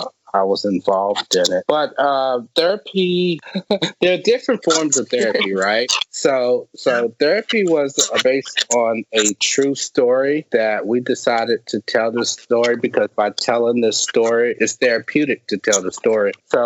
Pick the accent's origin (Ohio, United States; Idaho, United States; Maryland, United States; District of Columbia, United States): District of Columbia, United States; Washington; Yeah, I'm from DC. I'm in DC now, but we're based out of New York. So we're a New York based company, but I'm from DC.